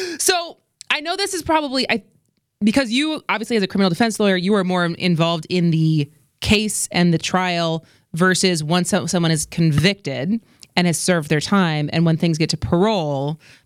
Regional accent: Madison, Wisconsin, United States; I grew up in Madison.

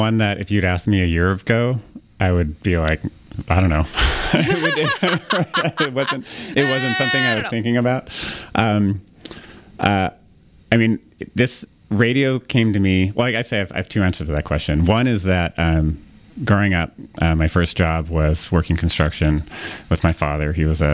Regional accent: Oregon, United States; I grew up in Southern Oregon, and my dad lived in Northern California

